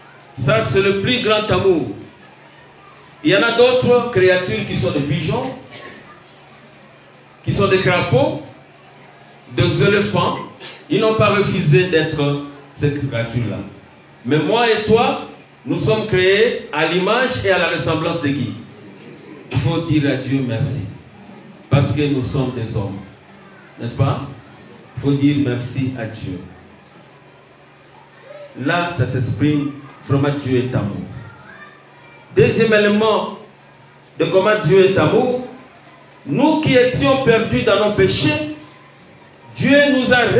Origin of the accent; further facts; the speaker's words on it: DR Congo; Mais un fils, chez nous, en République démocratique du Congo, la majorité juridique commence à 18 ans